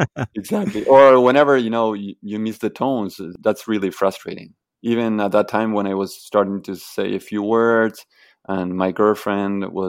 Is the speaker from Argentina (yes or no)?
yes; Argentina; now in Beijing, China; I'm from Argentina and I'm here now in Beijing and I'm speaking Chinese and they are understanding me